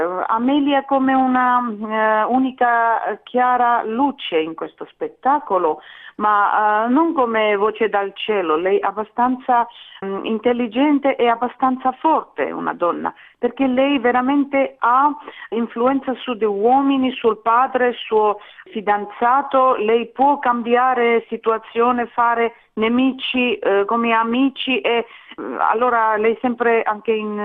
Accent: Tbilisi, Georgia; Italian is a second language; now in Italy; Allora, io vengo da Georgia, da Tbilisi.

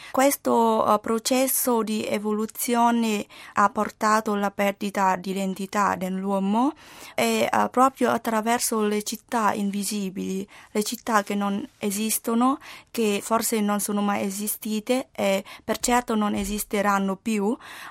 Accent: Vietnam; Italian is a second language; il mio paese sta affrontando. E cioè, le città come la città di Hanoi oppure la città di Ho Chi Minh stanno diventando le megalopoli.

